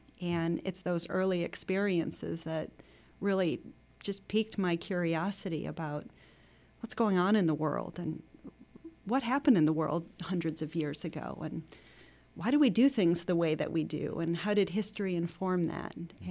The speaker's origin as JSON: {"language": "English", "town": "Cleveland", "region": "Ohio", "country": "United States", "tie": "born or raised there", "said": "I grew up in Cleveland, Ohio, and my art museum was the Cleveland Museum of Art."}